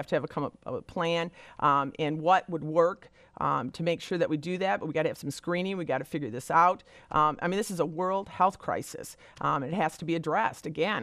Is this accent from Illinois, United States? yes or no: no; Byron Center, Michigan, United States; You know, I'm from Byron Center. We have a great school system there.